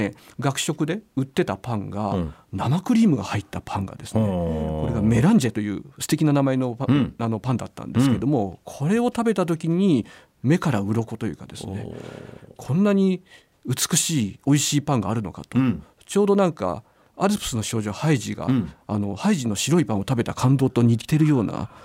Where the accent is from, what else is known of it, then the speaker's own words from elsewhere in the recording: Ehime, Japan; born there; 私今今年51になるんですけれども、はい、愛媛県で生まれましたので